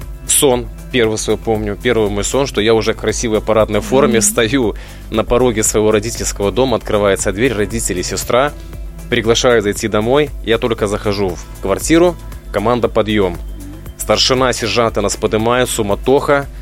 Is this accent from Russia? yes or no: no; Gomel, Gomel Region, Belarus; в родной город Гомель, где до сих пор служу на военно-транспортном факультете.